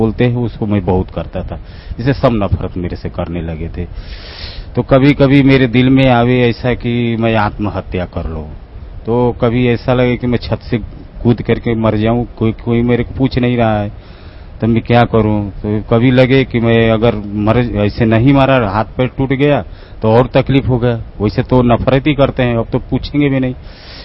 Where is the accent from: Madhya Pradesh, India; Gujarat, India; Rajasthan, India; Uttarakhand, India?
Gujarat, India; Surat; मैं सूरत गुजरात से आया हूँ।